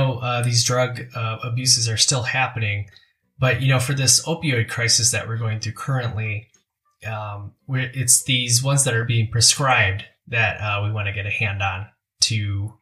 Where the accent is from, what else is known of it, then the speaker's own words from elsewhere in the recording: Ann Arbor, Michigan, United States; Actually, in my hometown, Ann Arbor, Michigan, we have a company here called Ground Cover